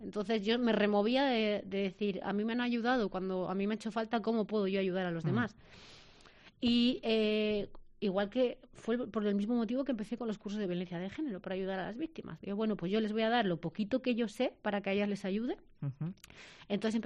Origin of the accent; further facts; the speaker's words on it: La Vejilla, Castile and León, Spain; Y yo solo me quiero ir a mi pueblo y estar con mi familia.